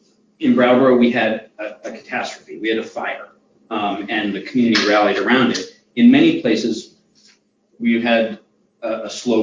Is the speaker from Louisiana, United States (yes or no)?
no; Brattleboro, Vermont, United States; moved away as an adult; also born or lived in Boston; I grew up in the Brattleboro area. I left, as many of my compatriots did. I went to school in Boston, stayed there, worked in finance, and 2 years ago, my wife and I decided that we should move back to Vermont